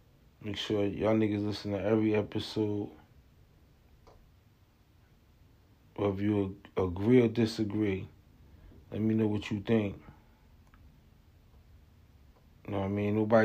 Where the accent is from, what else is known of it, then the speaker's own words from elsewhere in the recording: New Jersey, United States; I'm from Malanxy, New Jersey.